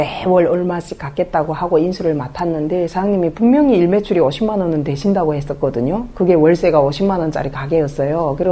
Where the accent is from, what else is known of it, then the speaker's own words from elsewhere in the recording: North Korea; now in South Korea; 우리 부부는 북한에서 온 부부다. 한국에 아는 사람 한 명 없고